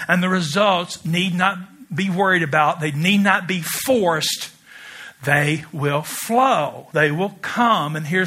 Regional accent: Kentucky, United States; And I'm from Kentucky, where we raise tobacco, God's crop.

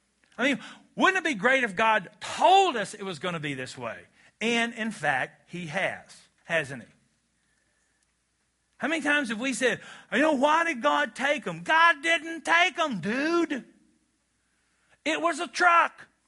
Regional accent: Wisconsin, United States; I'm a boy from Barron County, and I don't eat butt-rubbed steaks.

